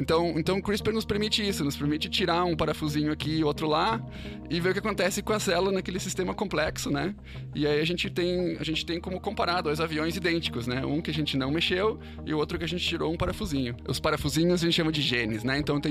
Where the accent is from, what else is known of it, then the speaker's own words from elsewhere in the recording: Rio Grande do Sul, Brazil; also born or lived in England; E agora tô de volta aqui no Brasil, sou originalmente do Rio Grande do Sul